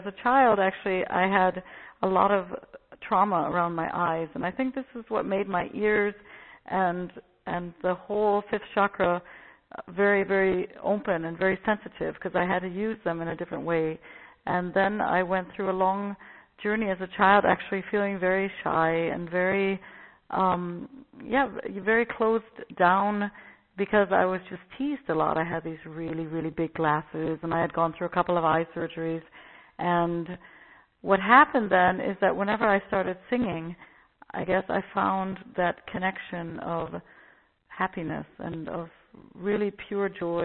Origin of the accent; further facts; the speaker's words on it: United States; born there; I was born in the States